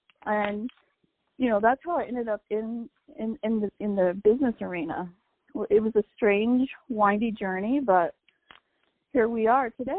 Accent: New Mexico, United States; I even went to Washington, D.C. and interned for the New Mexico state senator of my home state.

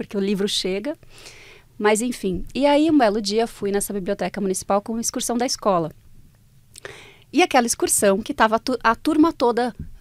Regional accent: Bragança Paulista, São Paulo, Brazil; now in São Paulo, Brazil; Eu sou de Bragança. Isso é importante, porque as coisas que acontecem no interior são muito diferentes das coisas que acontecem na capital.

